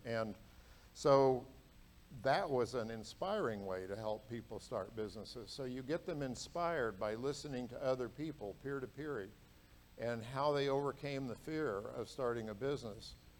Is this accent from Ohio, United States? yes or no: no; Kansas, United States; So I I grew up over in Western Kansas, that planet next door to us.